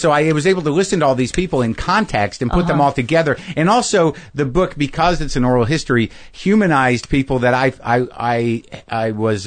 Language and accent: English; Albuquerque, New Mexico, United States; My parents settled there. They're from Jersey originally, and I, somehow ended up, growing up in Albuquerque.